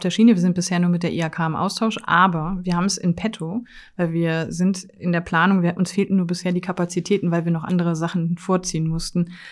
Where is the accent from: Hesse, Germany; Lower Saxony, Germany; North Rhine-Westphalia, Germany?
Hesse, Germany; Da bleibt für mich als Hesse nur 1970 das erste Datenschutzgesetz der Welt.